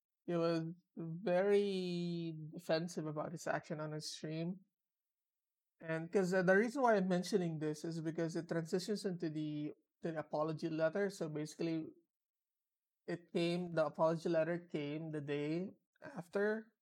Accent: Singapore; As a Singaporean, you can even as a Singaporean, you can feel

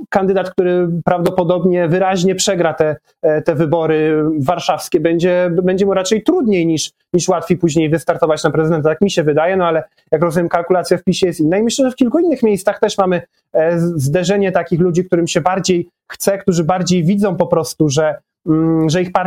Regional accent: Kraków, Lesser Poland, Poland; Wspomniałeś o Krakowie, no to nie mogę się nie odnieść, bo jest to moje rodzinne miasto, z którym jestem całe życie związany

